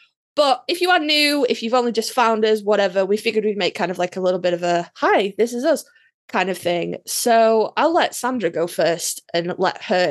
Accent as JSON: {"language": "English", "country": "United Kingdom", "said": "I'm British, obviously."}